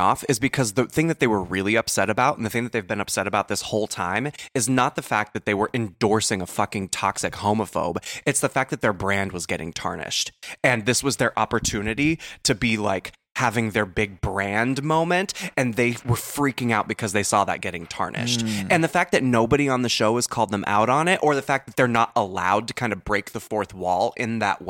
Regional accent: the South, United States; I'm from the South. I know Southern passive aggression.

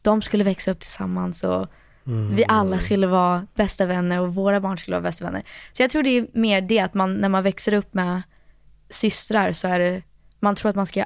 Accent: Sweden; born there; Nej, alltså eftersom jag är svensk, jag är född här, jag vill ändå kunna någonting om landet liksom.

